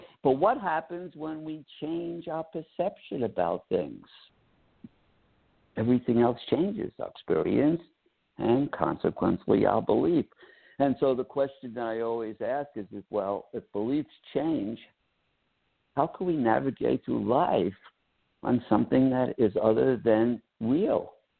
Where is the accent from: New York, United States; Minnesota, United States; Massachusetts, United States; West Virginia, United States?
New York, United States; Brooklyn; I come from Brooklyn, New York. I grew up a different whole lifestyle.